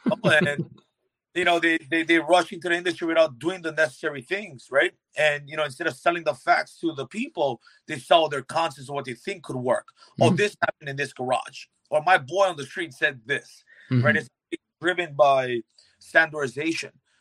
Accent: Hawaii, United States; growing up in Hawaii, being Native Hawaiian

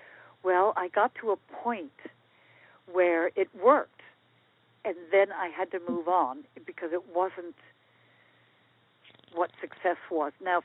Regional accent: United States; Now, so I was raised in the United States, and success in the United States was to be successful earning money, basically.

